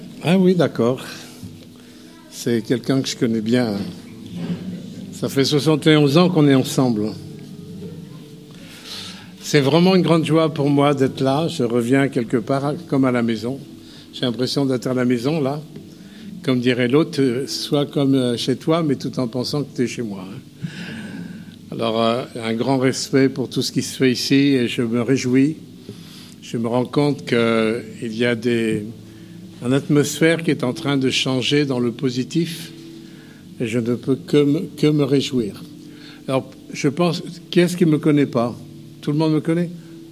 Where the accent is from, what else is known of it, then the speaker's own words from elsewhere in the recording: Paris, Île-de-France, France; moved away as an adult; now in Yvetot, France; Je suis né quand même à Paris, je suis un Parisien, j'ai vécu mes 22 premières années jusqu'à l'école biblique